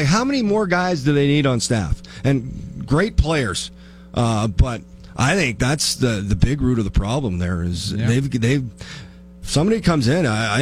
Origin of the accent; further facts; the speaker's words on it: Neepawa, Manitoba, Canada; Oh, go to my hometown, Neepawa, Manitoba. It's a town of 4,000.